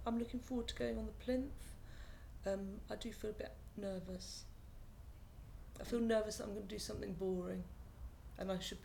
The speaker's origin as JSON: {"language": "English", "town": "Plymouth", "region": "South West England", "country": "United Kingdom", "tie": "born or raised there", "also_born_or_lived": "London", "said": "I grew up in Plymouth, or just outside Plymouth, and I've worked in London for very many years, well, all of my working life"}